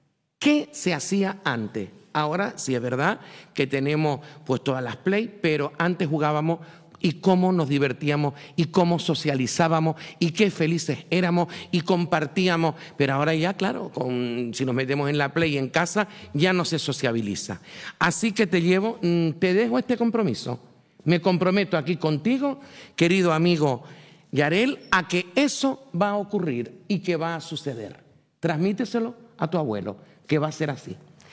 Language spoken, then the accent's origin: Spanish; Vallehermoso, Canary Islands, Spain; cómo era la vida de antes, en Arafo o en Vallehermoso, de donde soy yo.